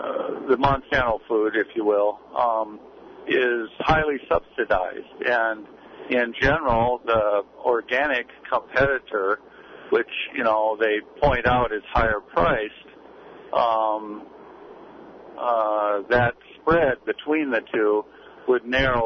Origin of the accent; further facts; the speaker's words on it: Omaha, Nebraska, United States; Well, I'm actually just I'm from Omaha and driving through your area and really enjoying your station.